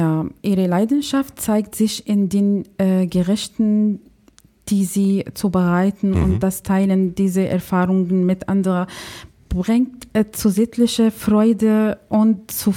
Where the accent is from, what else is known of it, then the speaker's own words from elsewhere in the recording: Syria; in Syrien, zum Beispiel in meiner Heimat.